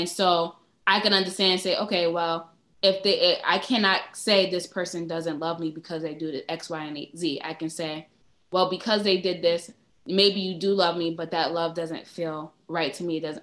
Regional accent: Brooklyn, New York, United States; And I'm from Brooklyn, so I got a little, you know, I'm respectful.

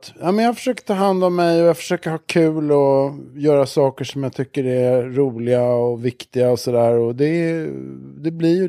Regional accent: Stockholm, Stockholm County, Sweden; Jag föddes i Abrahamsberg som ligger i Bromma, mellan Stora Mossen och Brommaplan, i en liten tvåa på Plåtslagarvägen nära tunnelbanan.

